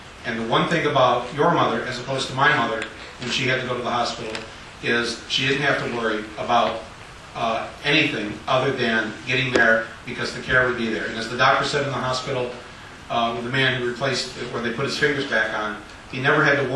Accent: United States; I'm an American saying something's wrong with our system, something is right in Canada.

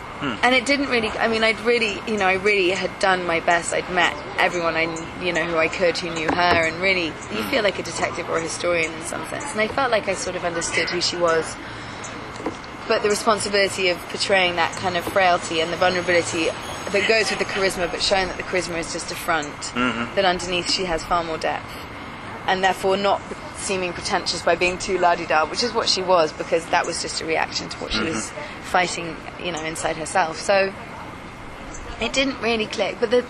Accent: United Kingdom; you know what it's like being British?

